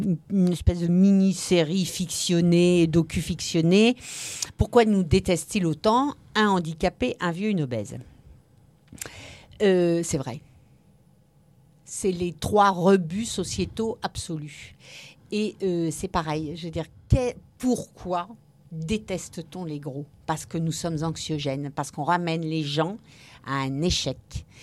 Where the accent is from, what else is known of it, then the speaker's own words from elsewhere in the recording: Hauts-de-France, France; Et je suis du Nord